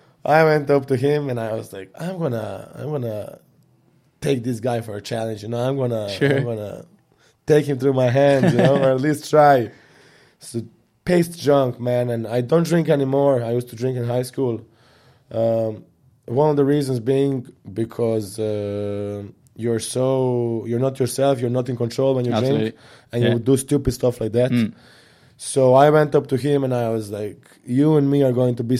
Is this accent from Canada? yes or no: no; Serbia; growing up in Serbia, I'm very grateful that I grew up there.